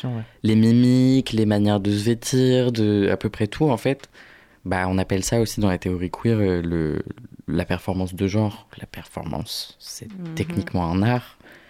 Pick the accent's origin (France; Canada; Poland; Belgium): Poland; Parce que je suis polonais